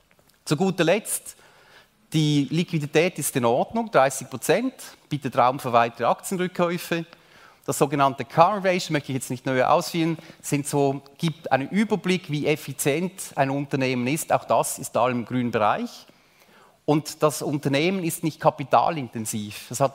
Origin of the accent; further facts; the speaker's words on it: United States; Ich bin lange Zeit in den USA aufgewachsen und bin mit Sears aufgewachsen.